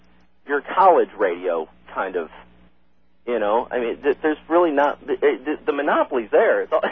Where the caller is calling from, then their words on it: Ypsilanti, Michigan, United States; You know, I'm calling from Ipsy here